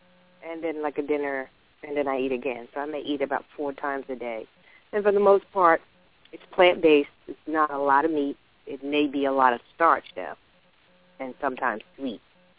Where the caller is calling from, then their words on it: Lithonia, Georgia, United States; I'm calling in from Lithonia, Georgia.